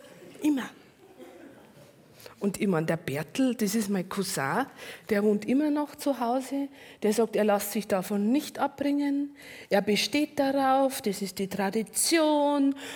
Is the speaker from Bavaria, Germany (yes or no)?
yes; Bavaria, Germany; aber bei uns daheim in Niederbayern, da sind sie gestanden.